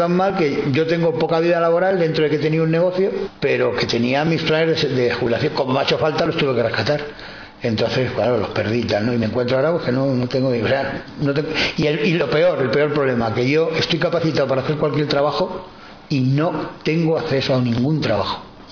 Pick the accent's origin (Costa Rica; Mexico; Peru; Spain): Spain; Málaga, Andalusia; now in Madrid, Spain; porque yo vengo de Málaga. Entonces, para poder acceder a una cosa de esas, tienes que llevar un año empadronado en Madrid, que no lo entiendo, porque vengo de otra comunidad